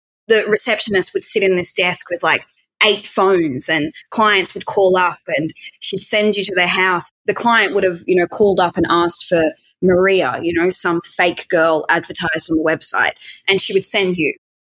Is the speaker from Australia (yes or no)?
yes; Australia; I'm 30, just turned 30, and I come from Australia, and I have been a full service sex worker in Sydney for 10 years now.